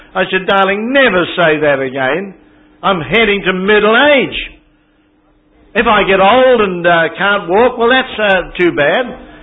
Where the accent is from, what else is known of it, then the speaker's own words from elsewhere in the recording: Ireland; She said, are you a Jew? I said, no, I'm Irish. Faith and be darned, I can put on the language a bit, you know.